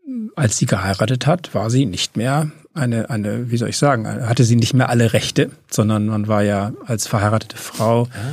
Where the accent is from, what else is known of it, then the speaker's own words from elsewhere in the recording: Bremen, Germany; born there; Nee, aber ich bin ja in Bremen geboren.